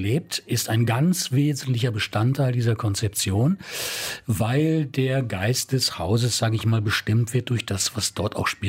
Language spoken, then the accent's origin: German; Emden, Lower Saxony, Germany; also born or lived in Leer; Ich bin ja geboren in Emden. Emden ist eine unserer großen Hafenstädte. Also ich bin nicht auf dem Bauernhof groß geworden.